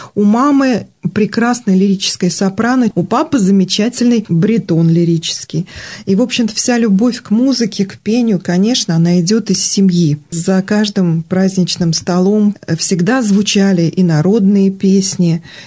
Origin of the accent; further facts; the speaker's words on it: Penza, Penza Oblast, Russia; Поэтому было принято решение приехать в родной город, поближе к родителям. На тот момент я уже вышла замуж, у меня уже родилась дочка, поэтому мы вернулись с мужем в Пензу